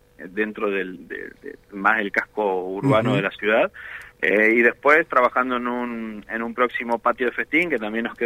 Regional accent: Patagonia, Argentina; somos patagónicos

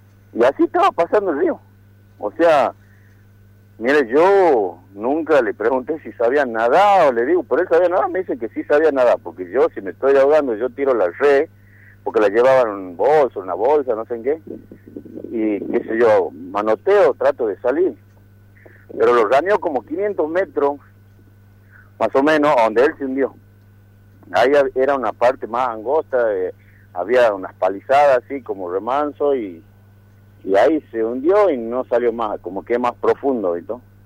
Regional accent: Caraparí, Salta, Argentina; la gente de Aguaray, de allá de la zona donde yo soy también, de Caraparí

